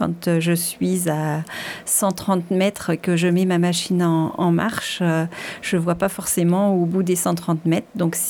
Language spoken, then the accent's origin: French; Pays de la Loire, France; Oui, je viens de Vendée.